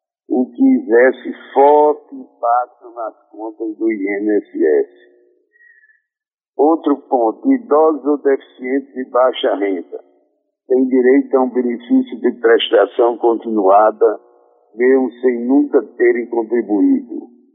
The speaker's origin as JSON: {"language": "Portuguese", "region": "Rio Grande do Norte", "country": "Brazil", "tie": "born or raised there", "said": "que é ouvinte aqui da minha terra natal, o Rio Grande do Norte"}